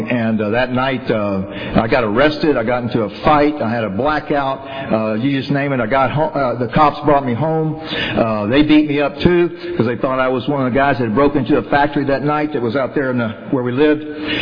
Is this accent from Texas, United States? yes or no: yes; Texas, United States; I'm not from California. I'm from Texas. And all right. And I grew up a little country boy out in East Texas